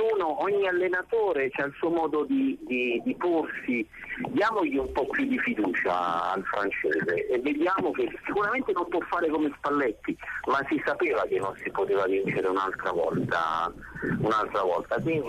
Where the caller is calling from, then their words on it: Milan, Lombardy, Italy; sono da Milano.